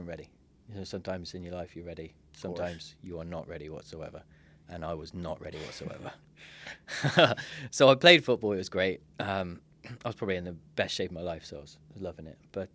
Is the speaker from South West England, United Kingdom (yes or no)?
yes; Plymouth, South West England, United Kingdom; So I left, went back to England, went to my hometown. So I went as far as I could and then went as close as I could. Hometown uni, did a course computing at University of Plymouth.